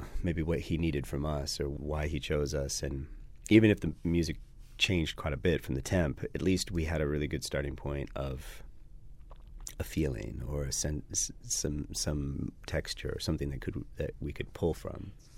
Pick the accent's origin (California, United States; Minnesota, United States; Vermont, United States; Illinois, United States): California, United States; Yeah, yeah. We grew up in California.